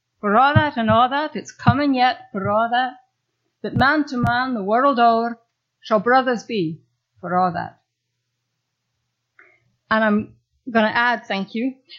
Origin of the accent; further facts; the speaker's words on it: Scotland, United Kingdom; it's easy for me as a Scot